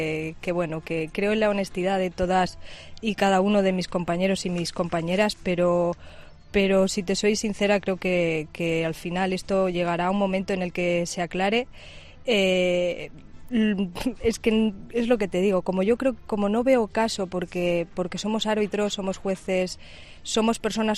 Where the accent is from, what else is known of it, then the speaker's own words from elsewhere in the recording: Villamesías, Extremadura, Spain; yo soy del equipo de mi pueblo, de Villamesías.